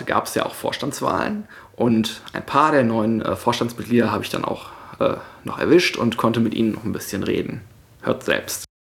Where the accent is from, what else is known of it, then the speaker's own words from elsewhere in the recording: Krefeld, North Rhine-Westphalia, Germany; Ich war am 17.06. in Krefeld, in meiner alten Heimat.